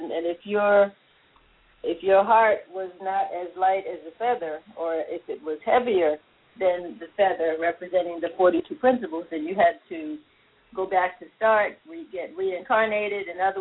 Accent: New Rochelle, New York, United States; I grew up in New Rochelle, which is outside of the city.

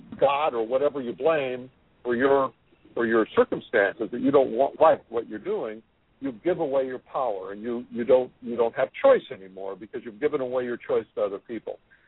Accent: Midwest, United States; So when I was very young, I come from the Midwest and a relatively poor family

